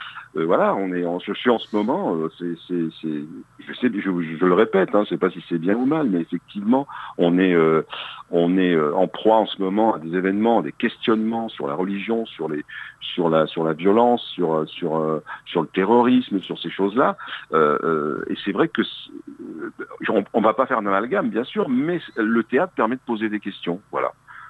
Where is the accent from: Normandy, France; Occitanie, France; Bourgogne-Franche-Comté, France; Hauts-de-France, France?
Occitanie, France; Alès; born there; also born or lived in Lozère; Je suis originaire de Lozère. Ma famille paternelle comme maternelle est originaire de Lozère. Mais je suis né à Alès